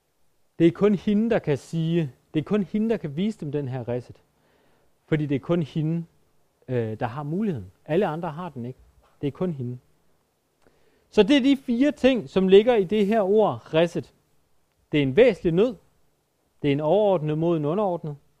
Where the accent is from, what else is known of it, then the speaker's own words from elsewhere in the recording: Jutland, Denmark; Jeg er fra Jylland, nu skal jeg lige, er der andre, der er fra Jylland herinde?